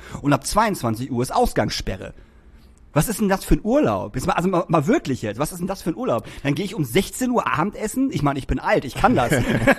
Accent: Papenburg, Lower Saxony, Germany; Und Papenburg irgendwie, was auch, ne, na, da ist, wo ich herkomme, irgendwie 200.

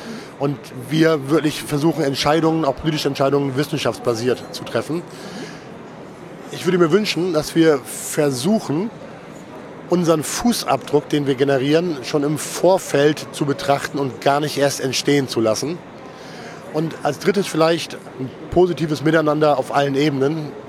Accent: Lower Saxony, Germany; Ich komme aus Ostfriesland

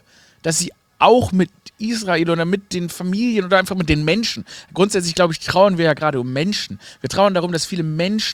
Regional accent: Stuttgart, Baden-Württemberg, Germany; born there; ich bin tatsächlich in dem Haus geboren, in dem es die beste Brezel Stuttgarts gab, Stuttgarter Frank.

